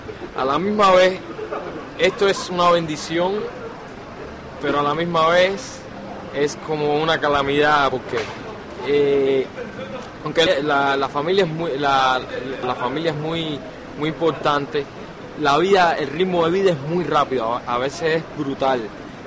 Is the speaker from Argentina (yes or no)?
no; Cuba; yo vengo de Cuba